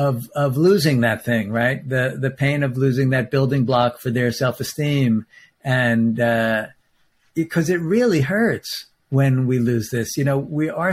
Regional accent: New York, United States; as maybe because I'm a New Yorker, I don't know, it doesn't have to be harmonious all the time.

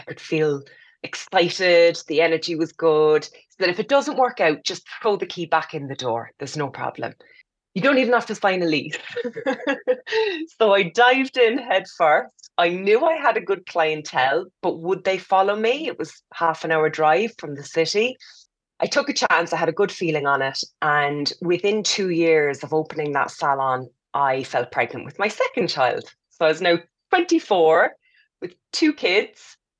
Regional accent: Cork, Munster, Ireland; born there; also born or lived in United Kingdom; I've lived in Ireland for 25 years. I was born here in Cork, but I lived in the UK for many years.

